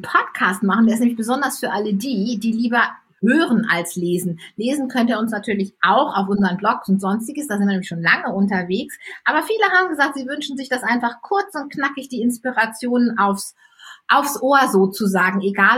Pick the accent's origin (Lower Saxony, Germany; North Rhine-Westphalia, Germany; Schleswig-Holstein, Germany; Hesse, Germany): Schleswig-Holstein, Germany; Flensburg; ich komme aus dem anderen Ende von Deutschland, nämlich aus Flensburg.